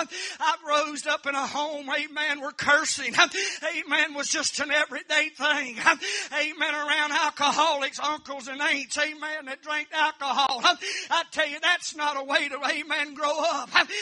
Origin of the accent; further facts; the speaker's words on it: Alabama, United States; I'm from Alabama originally. I wasn't raised in a holiness home.